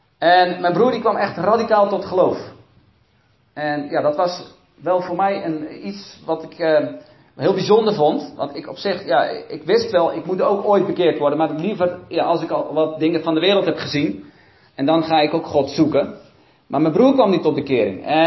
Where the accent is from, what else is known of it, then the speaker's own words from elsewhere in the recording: South Holland, Netherlands; Ja, ik ben opgegroeid in de Alblasse Waard. Ik weet niet of jullie weten waar dat ligt, maar dat is bij de Molens in Kinderdijk, vlakbij Rotterdam. En daar ben ik opgegroeid in een heel positief, mooi gezin met 6 broers en 2 zussen. Groot gezin dus. Christelijk gezin, traditioneel